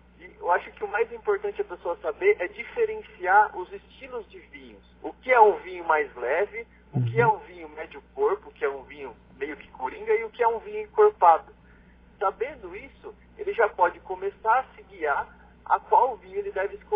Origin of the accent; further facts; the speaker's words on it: Sorocaba, São Paulo, Brazil; Eu sou de São Paulo, sou de Sorocaba, na verdade, interior de São Paulo.